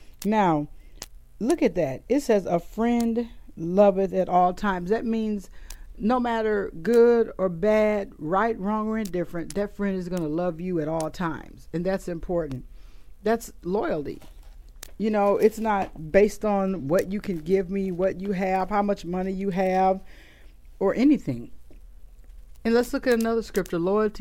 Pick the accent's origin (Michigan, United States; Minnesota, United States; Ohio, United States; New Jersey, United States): Michigan, United States; I grew up in Michigan, so, you know, I'm a Wolverine, I'm a Michigander